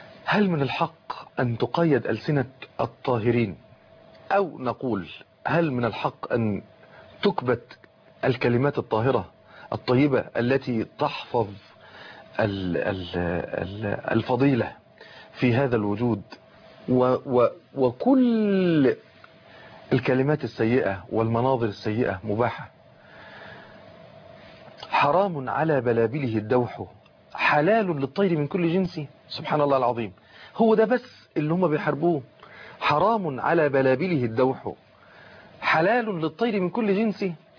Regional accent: Morocco; أخي الحبيب ومن بلدتنا الحبيب المغرب

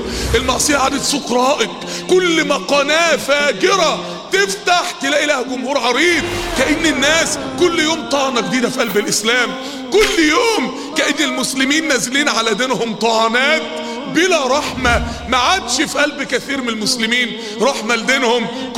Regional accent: Mansoura, Dakahlia, Egypt; كل ما نادي كان مهجور عندنا في المنصورة دخلته كده من أيام

